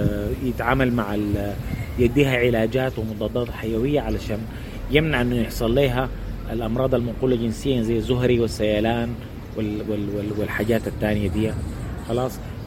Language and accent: Arabic; Sudan; إنه عندنا في السودان ما في تدريب كافي للأطباء